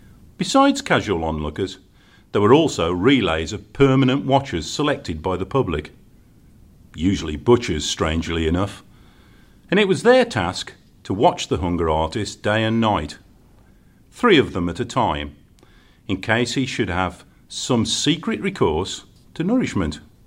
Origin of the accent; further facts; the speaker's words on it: West Midlands, United Kingdom; accent: Black Country; black country accent.